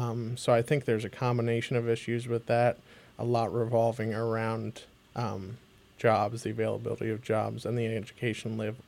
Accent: Roseto, Pennsylvania, United States; now in Phillipsburg, United States; I am born and raised in Rosetta, which is one of the small boroughs. I lived there for 27 out of the 28 years of my life until recently moving to Phillipsburg, New Jersey.

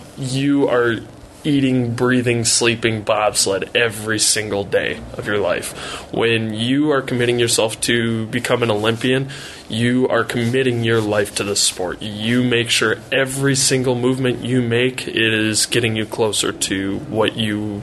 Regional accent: Zimmerman, Minnesota, United States; I am originally from Zimmerman, Minnesota.

